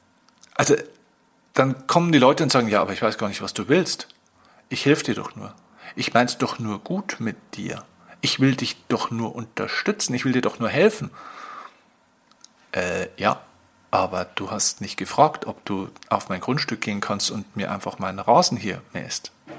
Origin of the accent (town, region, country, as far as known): Bavaria, Germany